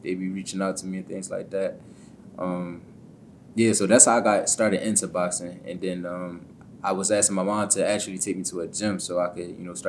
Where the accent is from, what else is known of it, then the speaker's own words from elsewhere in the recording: Canada; It seemed regular growing up in Canada